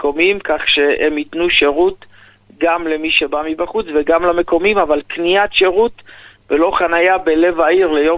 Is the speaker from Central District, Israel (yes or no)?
no; Yeruham, Southern District, Israel; היום אנחנו נוסעים לירושלים, אני בא מירוחם